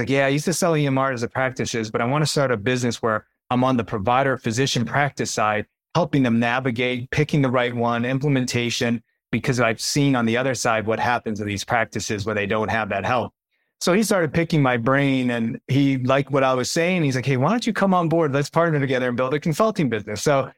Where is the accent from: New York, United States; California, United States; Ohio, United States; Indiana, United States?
Ohio, United States; Canton; And so born and raised in Canton, Ohio, went to Cornell for undergrad. My parents are from Korea, came over to Milwaukee to study and end up in Canton, Ohio.